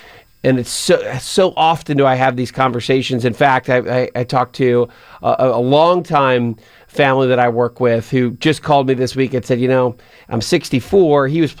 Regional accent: Pennsylvania, United States; Pennsylvania, my home state, and then North Carolina, my alma mater state.

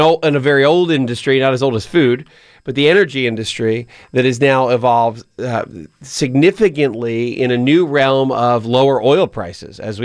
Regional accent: Pennsylvania, United States; Pennsylvania, my home state, and then North Carolina, my alma mater state.

